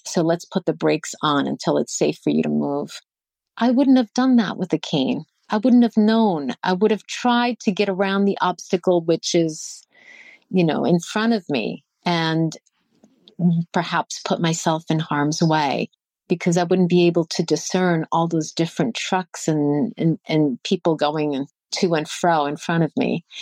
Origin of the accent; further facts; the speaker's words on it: New Jersey, United States; We came back in late September to my hometown, and we have no sidewalks. We have to walk the street close to the curb. And as you would imagine, in rural New Jersey, we have many trees